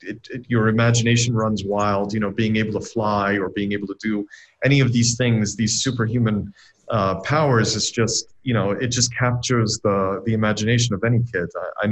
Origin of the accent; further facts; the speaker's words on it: Saudi Arabia; Well, I mean, so I grew up in Saudi Arabia at the time, and in the 80s, it was a far, far away land